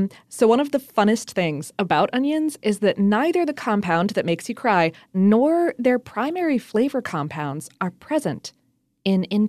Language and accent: English; Ohio, United States; also born or lived in Florida; Yeah, I'm from Ohio and Florida.